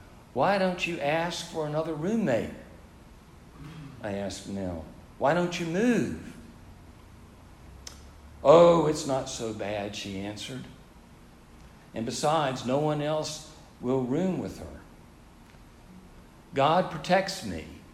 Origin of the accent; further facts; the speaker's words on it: Charlotte, North Carolina, United States; I grew up in Charlotte, North Carolina, the child of progressive and socially enlightened parents. But growing up in the South